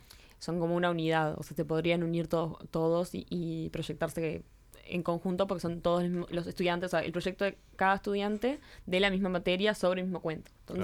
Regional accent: Parque del Plata, Canelones, Uruguay; porque yo soy claro, del Parque de Plata, vivo ahí

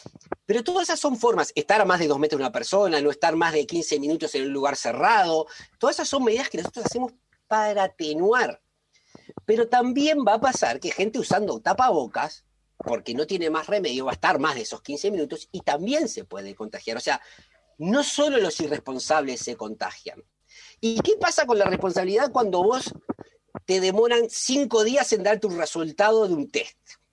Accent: Uruguay; somos los mismos uruguayos que el año pasado, es cierto.

